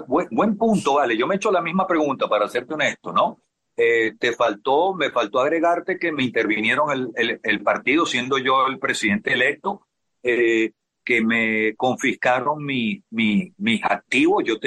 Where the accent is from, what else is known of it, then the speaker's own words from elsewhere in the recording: Venezuela; soy el venezolano que más tiempo ha durado en una embajada